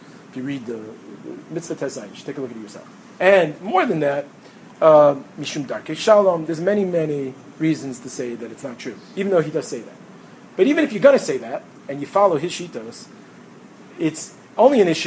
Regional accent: Brooklyn, New York, United States; You know, I grew up in Brooklyn, spent my whole life in the New York area, except for as much of it as I can in Eretz Yisrael.

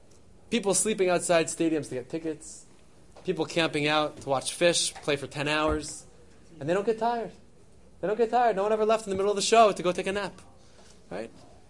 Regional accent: Philadelphia, Pennsylvania, United States; born there; All I know is I was born in Philadelphia and the Eagles are 5-1, right?

